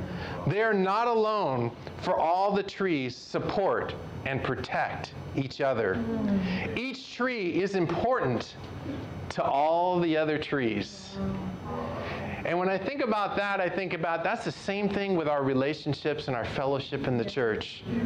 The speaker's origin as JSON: {"language": "English", "region": "California", "country": "United States", "tie": "born or raised there", "said": "I grew up born and raised in California."}